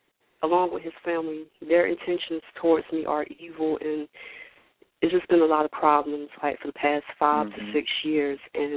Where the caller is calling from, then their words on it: North Carolina, United States; I'm calling from North Carolina.